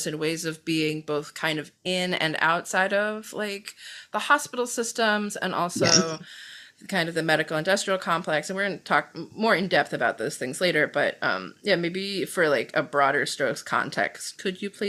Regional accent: Cincinnati, Ohio, United States; And I am from Cincinnati, which is right. So I grew up 10 minutes across the river from Kentucky, right across the Ohio River.

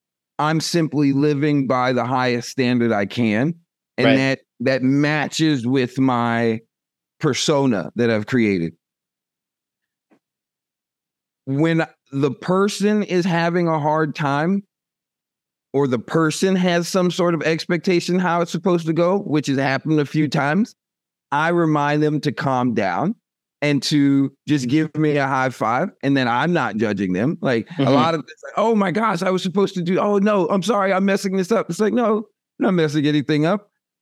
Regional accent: Zellwood, Florida, United States; So I'm originally from a small place called Zellwood.

